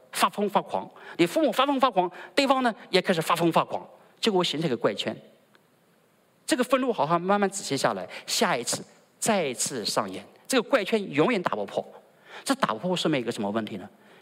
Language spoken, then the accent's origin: Chinese; China